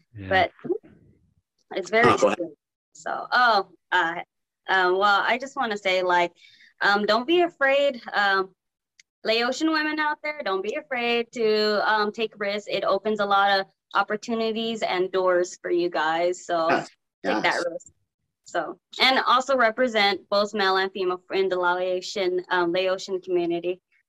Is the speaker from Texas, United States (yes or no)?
yes; Grand Prairie, Texas, United States; Well, growing up in Texas, I lived in a small town, Grand Prairie, Texas